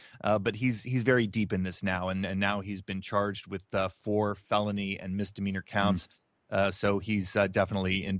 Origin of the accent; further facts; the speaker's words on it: Alaska, United States; I grew up in Alaska, John, and this country looks like Alaska.